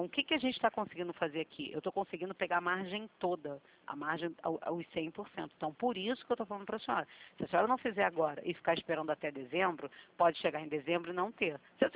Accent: Rio de Janeiro, Brazil; Sou do Rio.

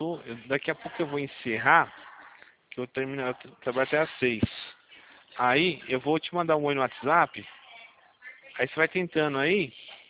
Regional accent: Campinas, São Paulo, Brazil; eu sou aqui de Campinas, né? Sou do escritório aqui

